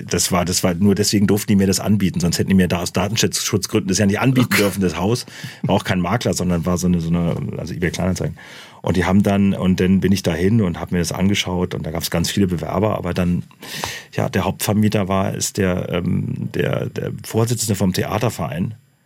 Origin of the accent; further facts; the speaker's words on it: Berlin, Germany; now in Stuttgart, Germany; Berlin ist meine Heimat, das ist einfach so